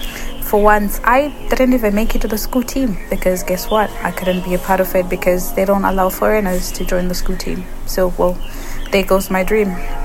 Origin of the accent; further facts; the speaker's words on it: Zimbabwe; moved away as an adult; now in China; I'm from Zimbabwe, born and raised there.